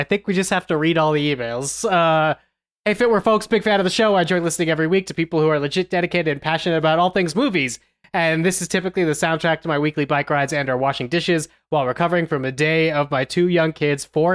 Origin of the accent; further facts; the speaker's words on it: Midwest, United States; moved away as an adult; now in Utah, United States; I grew up in the Midwest, but my extended family is almost exclusively from Utah. I moved here as an adult.